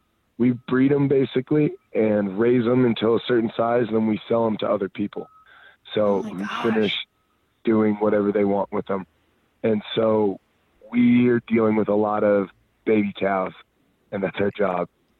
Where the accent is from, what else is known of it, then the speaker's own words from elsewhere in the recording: Texas, United States; born there; now in Benicia, United States; I was born in Texas, moved around a ton, but right now home base is Benicia, California, which is Bay Area, North Bay, right at the top of the Bay.